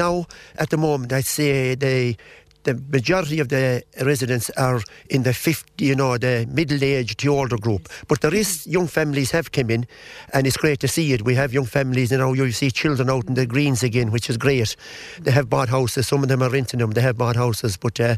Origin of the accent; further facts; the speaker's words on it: Rouen, Munster, Ireland; now in Shannon, Ireland; So when I moved, I came from Rouen in County Clare, right? I moved to Shannon in 1977.